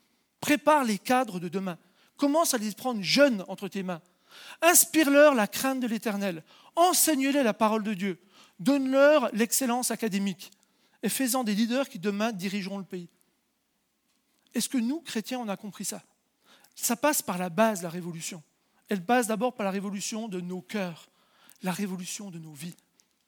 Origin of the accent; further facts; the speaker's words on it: France; Alors nous, on est français.